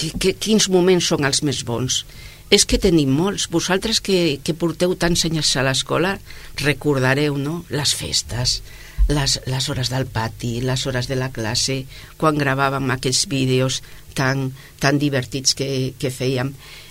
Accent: Castile and León, Spain; born there; vaig néixer l'any 1957 amb una vall molt maca que està envoltada de muntanyes a la província de Lleó. És de la comarca del Bierzo. És molt verd i està plena de rius. I allà farà ara 67 anys, al mes de desembre, que vaig néixer allà

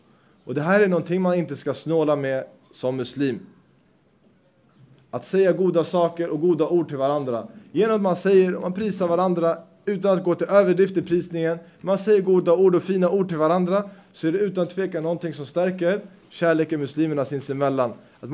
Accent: Sweden; Här, jag är själv svensk, så man ska inte säga att jag är rasistisk på något sätt.

